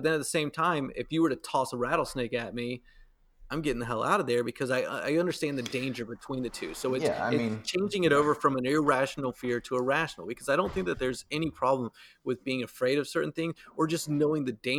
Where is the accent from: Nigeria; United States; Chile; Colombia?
United States; the South; like I said, growing up in the South